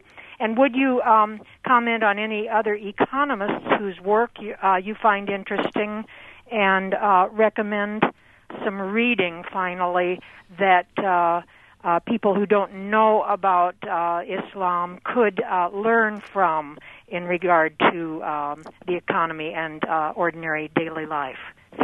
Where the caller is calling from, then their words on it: Chicago, Illinois, United States; Good afternoon. I'm calling from Chicago